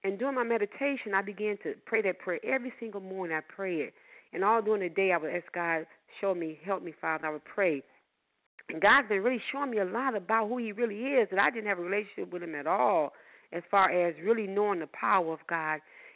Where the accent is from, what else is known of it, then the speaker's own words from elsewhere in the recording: Chicago, Illinois, United States; I'm from Chicago.